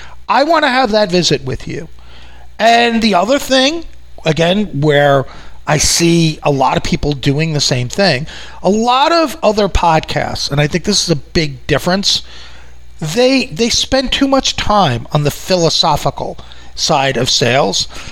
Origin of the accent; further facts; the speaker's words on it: New York, United States; And I used to think it's because I'm from New York and we're traditionally impatient people